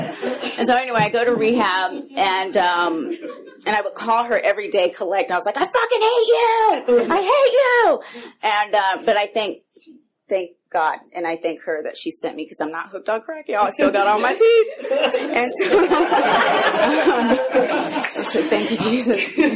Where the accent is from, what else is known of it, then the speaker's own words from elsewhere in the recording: Columbus, Georgia, United States; So we end up in Columbus, Georgia, which is my hometown.